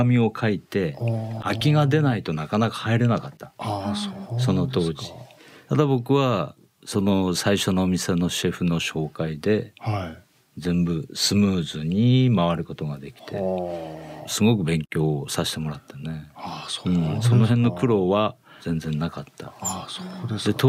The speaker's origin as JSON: {"language": "Japanese", "town": "Kurobe", "region": "Toyama", "country": "Japan", "tie": "born there", "said": "そうです、そうです。生まれは黒部。"}